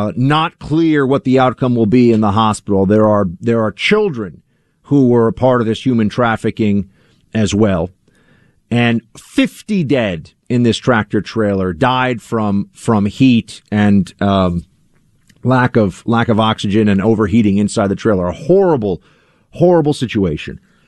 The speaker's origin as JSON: {"language": "English", "region": "New York", "country": "United States", "tie": "born or raised there", "said": "Primary day in some spots, including my home state of New York."}